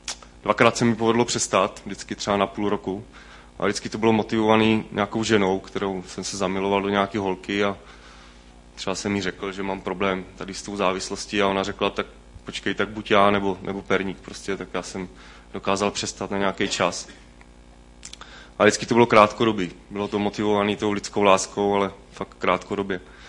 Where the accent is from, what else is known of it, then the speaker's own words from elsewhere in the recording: Jaroměřice nad Rokytnou, Vysočina Region, Czechia; je mi 34 let a jsem původem z Jaroměřic nad Rokytnou u Třebíče.